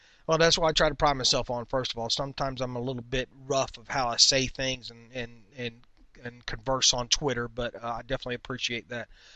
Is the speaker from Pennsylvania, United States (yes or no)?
yes; Erie, Pennsylvania, United States; moved away as an adult; I grew up in Erie, joined the Army in 1990, and haven't been back since.